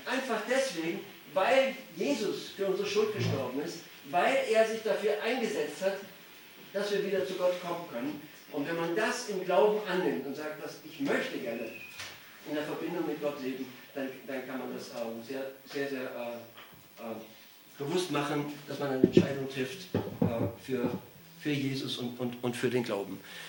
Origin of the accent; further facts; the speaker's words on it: Austria; Ich bin in Österreich aufgewachsen, da sind die Leute freundlich